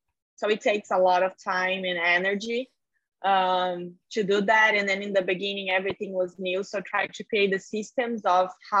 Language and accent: English; Brazil; now in United States; because I'm from Brazil, I didn't know that many people in the US.